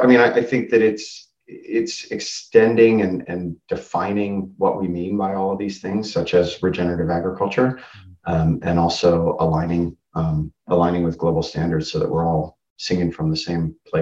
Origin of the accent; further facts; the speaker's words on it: United States; I'm American. What can I say?